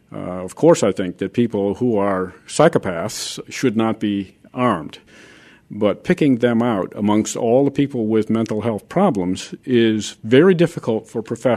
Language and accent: English; Chicago, Illinois, United States; in my hometown of Chicago, violence is very worrisome.